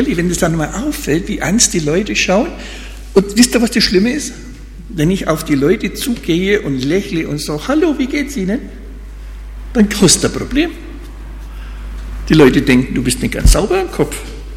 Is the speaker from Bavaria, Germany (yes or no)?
yes; Bavaria, Germany; moved away; Weil in meiner alten Heimat jetzt auch eine riesengroße Halle steht von Amazon. Also im Landkreis Hof.